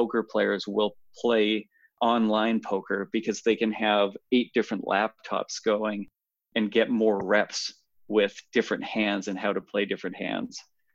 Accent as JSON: {"language": "English", "town": "Calgary", "region": "Alberta", "country": "Canada", "tie": "born or raised there", "said": "we're both Canadians, I'll speak to sort of the Canadian youth program, where we have in my hometown, Calgary Minor Basketball, and 3,000 kids playing semi-organized basketball"}